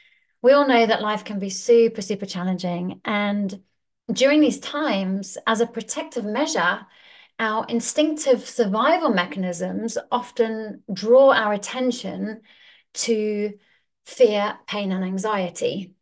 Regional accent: Zimbabwe; also born or lived in Johannesburg; growing up in Zimbabwe and then Johannesburg, and growing up in a house affected deeply by alcohol and mental health issues.

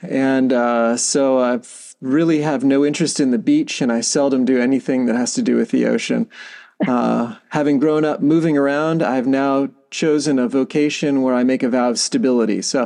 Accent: Virginia, United States; also born or lived in Connecticut; Well, I grew up in a Navy family. I was My dad was in submarines, so I started in Connecticut, lived there only 2 years and moved another five or six times, cross country four times. Eventually landed in Northern Virginia for high school

